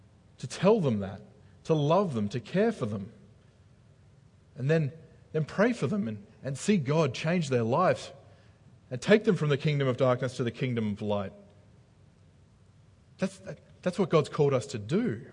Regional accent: Australia; moved away; I haven't lost the fact that I'm an Australian, but I'm an Australian living in a land that's not my own.

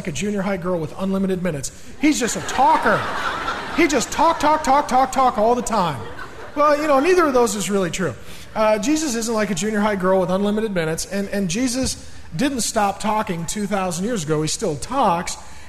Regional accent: Seattle, Washington, United States; I came from Seattle. I got saved. I was in a good church. Wasn't sure I want to come back.

